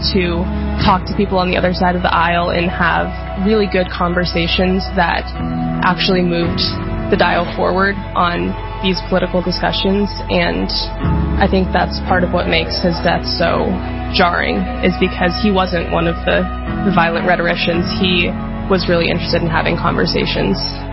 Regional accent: McCook, Nebraska, United States; I am a senior here at Hillsdale College, and I'm from McCook, Nebraska.

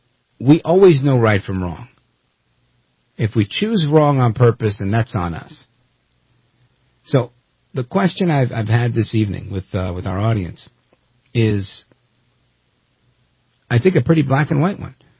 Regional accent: Brooklyn, New York, United States; because I grew up in Brooklyn, New York, and in where I lived, I couldn't say I lived in a Jewish neighborhood, because there was a bunch of Arabs in our neighborhood.

